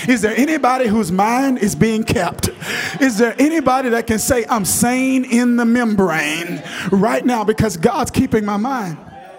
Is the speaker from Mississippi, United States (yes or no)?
yes; Kilmichael, Mississippi, United States; And I grew up in Kilmichael, Mississippi, and they would say it like this, pressure bust a pipe.